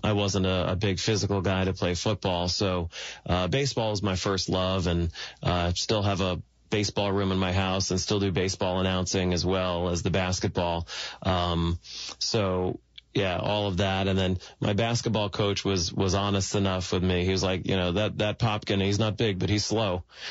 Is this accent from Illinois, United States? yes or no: no; Neptune City, New Jersey, United States; I was born in Neptune, New Jersey, and raised in Neptune City, a little town down the hill from there, closer to the beach.